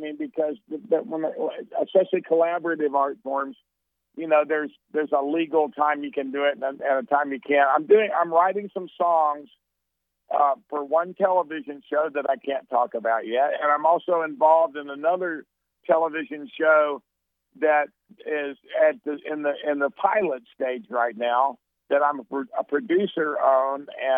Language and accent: English; Texas, United States; And I believe that simply because I grew up in Texas, and Texas was a lot different than it is now.